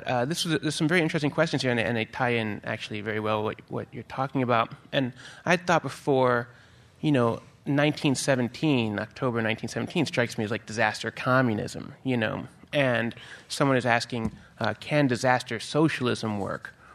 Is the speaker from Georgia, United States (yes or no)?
no; Chicago, Illinois, United States; It's funny, it's a Chicago school because I grew up in Chicago